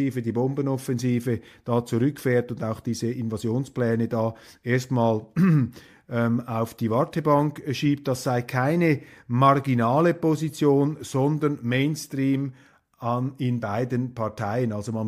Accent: Switzerland; da bin ich natürlich als Schweizer auch leicht überfordert

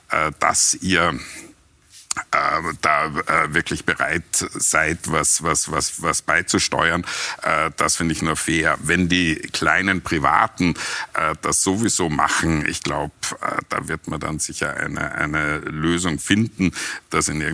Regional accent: Austria; unserer Identität als Österreicher

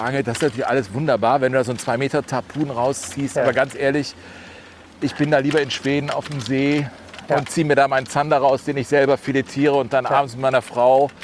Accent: Cologne, North Rhine-Westphalia, Germany; born there; ich komme natürlich aus Deutschland, ich bin in Köln geboren, aber meine Mutter ist Schwedin und ich kann Schwedisch und wir haben noch das Haus meiner Großeltern.

